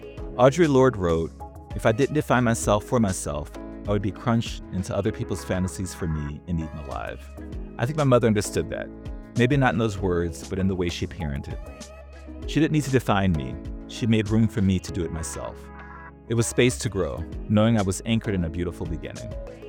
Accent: New Orleans, Louisiana, United States; also born or lived in Washington, D.C.; I came home from Paris during a break from my year abroad and told my mother I was having a crisis of faith. In New Orleans, this kind of thing is expected. I had been raised religiously in church every Sunday from birth to 16

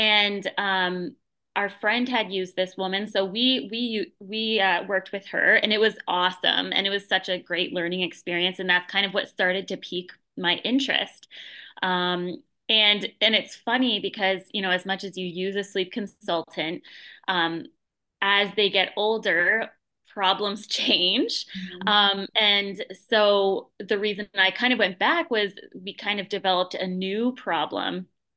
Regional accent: Canada; I'm Canadian, but I did get my master's in Detroit

